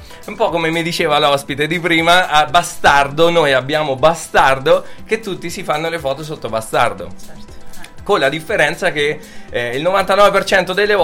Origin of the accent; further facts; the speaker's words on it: Spello, Umbria, Italy; Io vengo da Spello, però non spello.